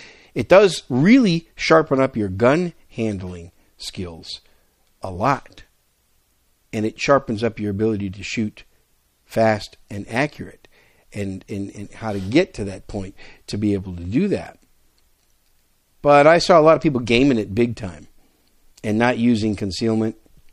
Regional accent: Wisconsin, United States; also born or lived in New York City; now in Texas, United States; You guys know I'm a Yankee, right? I was born in New York City and raised most of my young life in Wisconsin.

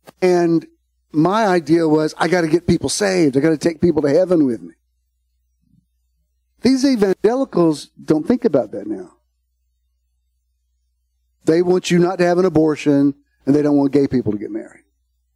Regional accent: the South, United States; look, I love the South. I'm from the South. I was born right here.

